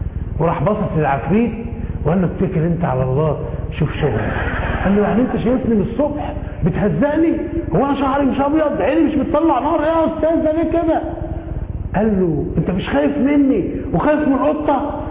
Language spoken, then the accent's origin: Arabic; Egypt; احنا عندنا في مصر